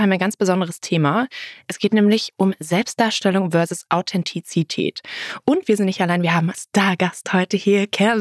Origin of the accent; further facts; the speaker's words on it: Frankfurt, Hesse, Germany; born there; weil ich bin gebürtige Frankfurterin.